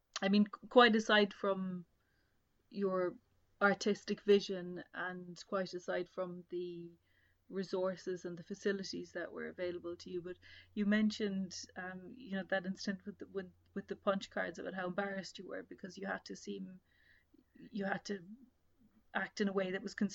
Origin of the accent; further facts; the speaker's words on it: Ireland; Being Irish, I know all about that.